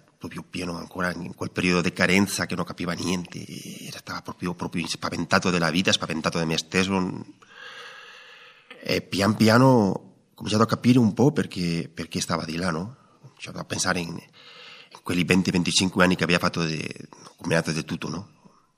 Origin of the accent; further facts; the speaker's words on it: Spain; Italian is a second language; sono spagnolo, sono andato in comunità